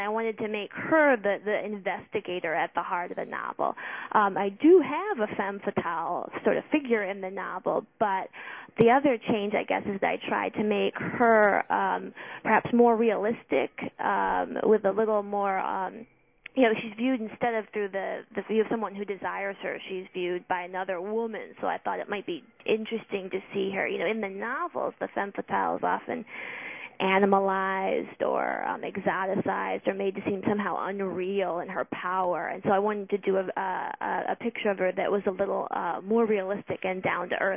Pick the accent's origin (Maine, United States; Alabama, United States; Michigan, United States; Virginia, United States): Michigan, United States; Grosse Pointe; also born or lived in Warren; I was born in Warren, and I grew up primarily in Grosse Pointe.